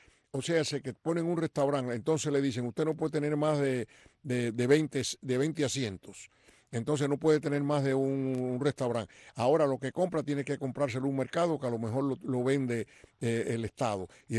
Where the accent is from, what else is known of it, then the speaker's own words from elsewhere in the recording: Cuba; somos cubanos divididos por una tiranía. Somos cubanos libres en la Cuba del destierro